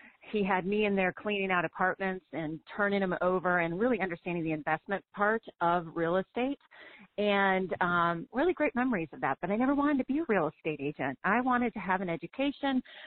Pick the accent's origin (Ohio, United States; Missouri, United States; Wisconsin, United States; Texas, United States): Wisconsin, United States; Madison; My dad was actually a real estate broker out of Madison, Wisconsin. So I grew up in Wisconsin, grew up in this business